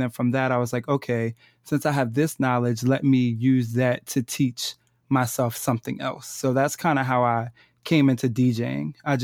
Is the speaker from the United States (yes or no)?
yes; Maryland, United States; So I'm actually from the Eastern Shore originally. So I grew up in a really small town, and Baltimore is kind of like the closest city.